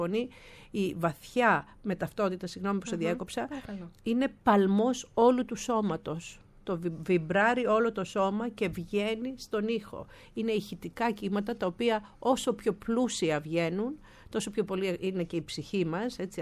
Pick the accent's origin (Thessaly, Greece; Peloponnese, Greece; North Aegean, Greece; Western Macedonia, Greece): Thessaly, Greece; Karditsa; moved away as an adult; Γεννήθηκα και μεγάλωσα στην Καρδίτσα ως 18 χρονών, ποντιακή οικογένεια, η μόνη ποντιακή οικογένεια της Καρδίτσας.